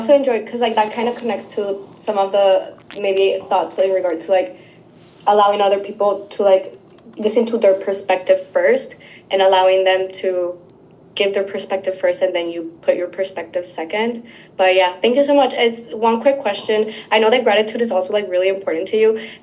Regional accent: Toronto, Ontario, Canada; I am from Toronto. I'm a PCS resident.

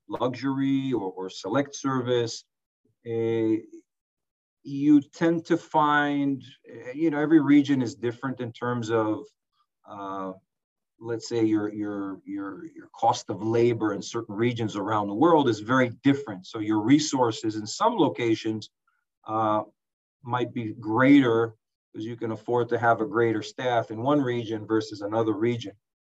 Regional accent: Singapore; I grew up in Singapore and all of my formative years were spent in Asia.

